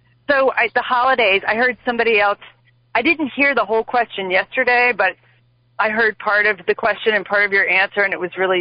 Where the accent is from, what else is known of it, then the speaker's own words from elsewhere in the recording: Kentucky, United States; I'm sitting in my car. I'm from Kentucky, but I'm driving in Ohio